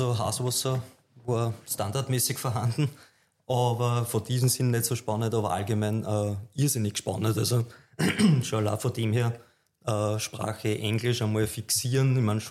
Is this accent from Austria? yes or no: yes; Austria; Wir sind bei uns in Österreich gewähnt, wenn man auf ein Weingut kommt.